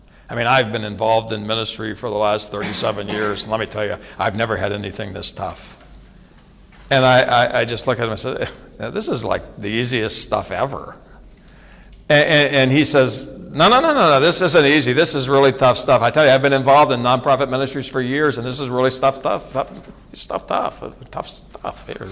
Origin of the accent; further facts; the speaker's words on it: Maine, United States; I grew up in Maine, okay, that's really like far east of the United States.